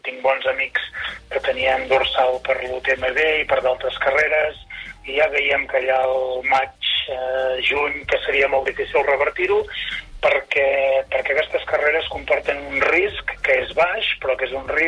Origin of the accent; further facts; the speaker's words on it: Catalonia, Spain; jo soc del Berguedà